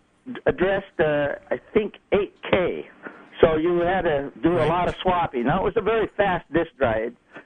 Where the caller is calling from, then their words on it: Hilton, New York, United States; I'm calling from Hilton, and I thought I would share with you some of the reminiscence about early computers.